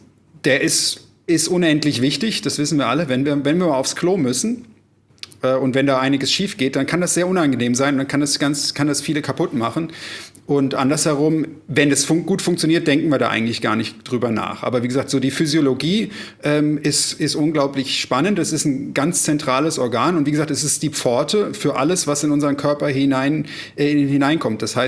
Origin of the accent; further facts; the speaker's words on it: Munich, Bavaria, Germany; als Münchner, beziehungsweise als Nicht-Norddeutscher